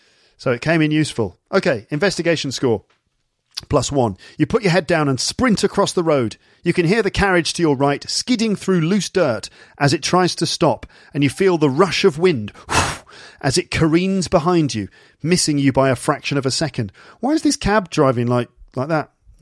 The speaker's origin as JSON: {"language": "English", "region": "England", "country": "United Kingdom", "accent": "generic northern", "said": "And I don't know where my accent's from at all. It's just generic northern."}